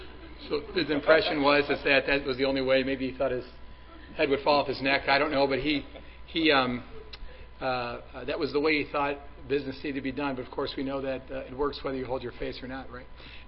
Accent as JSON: {"language": "English", "town": "Cleveland", "region": "Ohio", "country": "United States", "tie": "born or raised there", "said": "So I grew up in Cleveland, which is where Cuyahoga County is, on the west side of Cleveland, in a very small house with six brothers and sisters and one bathroom."}